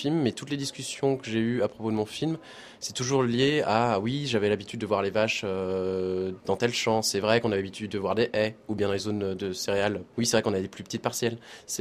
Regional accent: Brittany, France; je suis pas de la région de Poitou-Charentes. Moi je viens de Bretagne et je connais un petit peu le milieu rural.

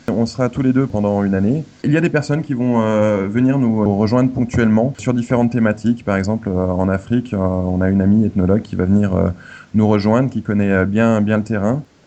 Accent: Annecy, Auvergne-Rhône-Alpes, France; sachant que je suis originaire de Haute-Savoie, à Annecy. Proche de la nature

